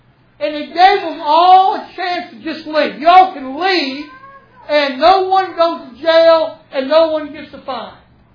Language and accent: English; Indianapolis, Indiana, United States; See, I grew up in Indianapolis. I grew up in a neighborhood that was, what, about a mile and a half from the Speedway, and we were like 150 yards from the airport